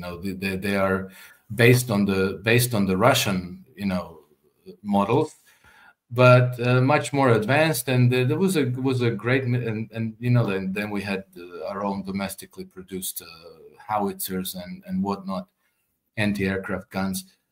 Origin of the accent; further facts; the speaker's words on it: Croatia; I'm from Croatia, and Croatia joined NATO, I think, in 2006.